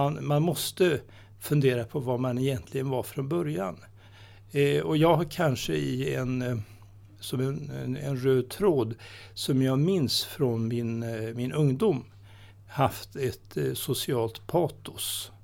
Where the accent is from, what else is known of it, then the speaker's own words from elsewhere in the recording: Västra Götaland County, Sweden; jag är 4 mil norr om Göteborg.